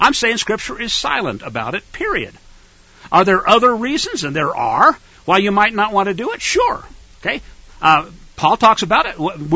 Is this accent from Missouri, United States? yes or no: yes; Missouri, United States; I grew up in Missouri. We had what were called blue laws, sun god day laws.